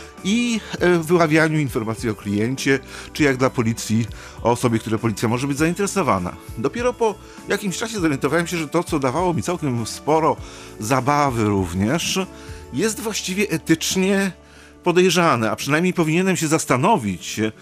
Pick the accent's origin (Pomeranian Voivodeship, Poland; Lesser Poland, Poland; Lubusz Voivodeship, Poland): Pomeranian Voivodeship, Poland; Gdańsk; moja mama jest kociewianką i tutaj z Kociewia pochodzi. I sam w wieku 3 lat przeprowadziłem się do Gdańska i tak naprawdę wszystko, co pamiętam, to jest Pomorze.